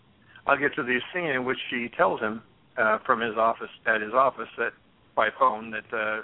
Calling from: Chandler, Arizona, United States; I'm calling from Chandler, Arizona on this fine evening.

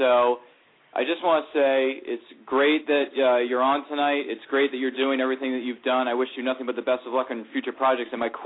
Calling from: Towson, Maryland, United States; Good evening, ladies and gentlemen. … I'm calling from Towson, Maryland.

